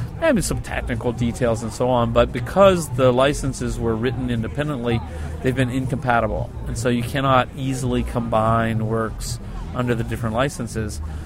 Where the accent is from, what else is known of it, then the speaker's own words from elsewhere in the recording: United States; because as an American, I say, well, whatever, it's history, you know. We don't care about history. We're Americans, you know.